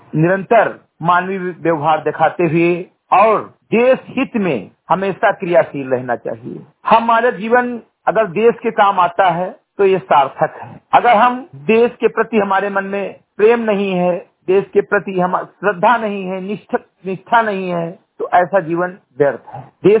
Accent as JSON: {"language": "Hindi", "region": "Uttar Pradesh", "country": "India", "tie": "born or raised there", "said": "ग्राम सभा चंद्रीगढ़ विकासखंड मेंचुआ जनपद बहराइच का मूल निवासी हूं तथा एक सामाजिक कार्यकर्ता हूं"}